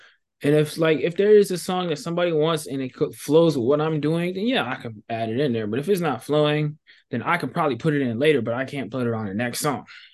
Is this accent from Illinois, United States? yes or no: yes; Chicago, Illinois, United States; because, you know, I'm from Chicago.